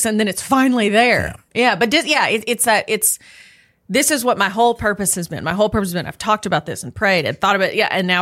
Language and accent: English; Tennessee, United States; Now, he is referencing that I grew up in Tennessee, so I'm a University of Tennessee Volunteer fan.